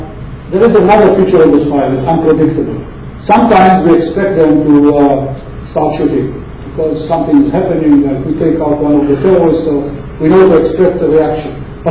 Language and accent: English; Southern District, Israel; my hometown is where this zero is.